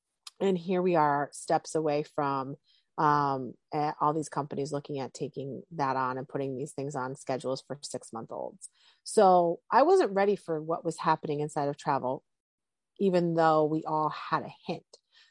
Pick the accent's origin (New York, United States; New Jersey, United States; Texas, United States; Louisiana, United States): New Jersey, United States; accent: Jersey; you hear my Jersey accent, so you think that this is a domestic company